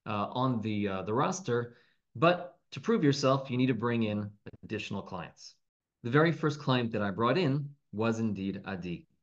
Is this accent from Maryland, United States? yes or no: yes; Baltimore, Maryland, United States; now in Adamstown, United States; And when I was growing up in Baltimore, you saw there were a lot of teenagers, people my own age, who were very, very involved in things like Yachad